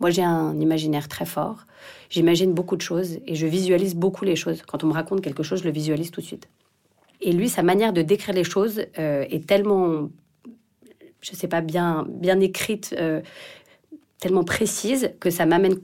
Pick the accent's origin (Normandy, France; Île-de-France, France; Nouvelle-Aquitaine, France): Île-de-France, France; Paris; je suis parisienne